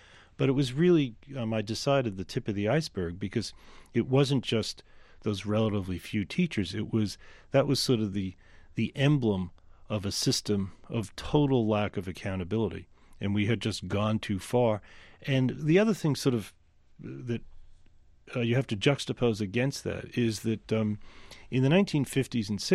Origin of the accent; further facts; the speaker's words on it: New York, United States; the kinds of women who were my school teachers in elementary school growing up in New York